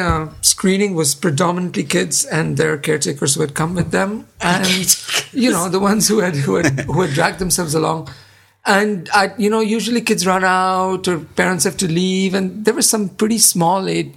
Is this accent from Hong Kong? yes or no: no; India; I was an 11-year-old boy growing up in India, and yet... there was so much that I could identify